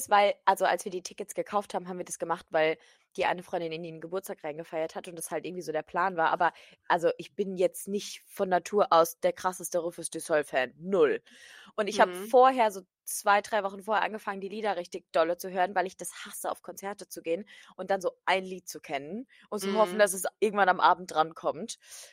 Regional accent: Germany; Dann war so, aus welchem Land kommst du? Und ich gesagt, ich bin wirklich eine deutsche Kartoffelmaus.

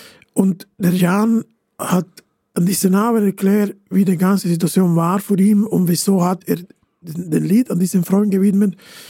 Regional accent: Italy; German is a second language; also born or lived in Switzerland; now in Liechtenstein; Also ich bin von Italien nach der Schweiz umgezogen, von der Schweiz nach Liechtenstein umgezogen. Vor 20 Jahren.

